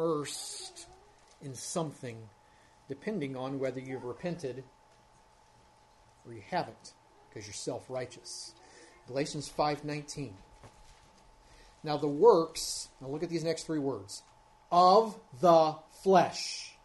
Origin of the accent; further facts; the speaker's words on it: United States; I'm not made right with God because I'm an American